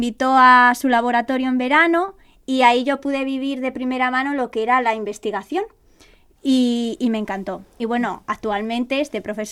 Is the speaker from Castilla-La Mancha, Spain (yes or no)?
yes; Campo de Criptana, Castilla-La Mancha, Spain; como ya han dicho mis compañeras. Soy de Campo de Criptana, que es un pueblo de la provincia de Ciudad Real, de Castilla-La Mancha, y tengo 24 años.